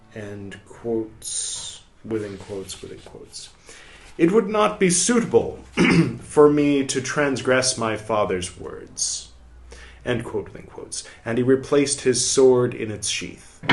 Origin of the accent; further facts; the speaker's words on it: California, United States; Growing up in California, of course, you think of it one way